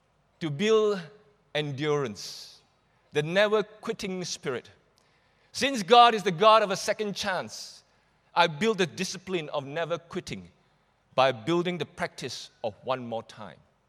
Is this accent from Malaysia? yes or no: yes; Malaysia; I am Malaysian. I'm proud to be a Malaysian.